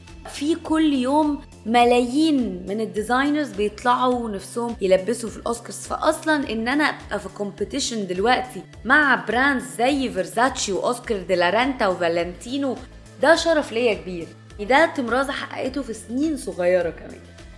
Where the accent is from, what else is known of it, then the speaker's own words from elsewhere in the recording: Egypt; born there; يعني انا هنا وشايفه ومولوده في البلد وحاسه بالشوارع والتاريخ والمتاحف، فهتطلع مني اكيد كمصريه او كاي حد مصري زيي